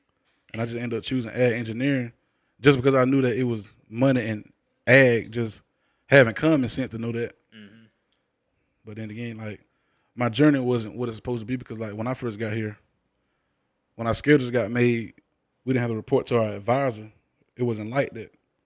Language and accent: English; Macon, Georgia, United States; Right, well … I am born and raised in Macon, Georgia.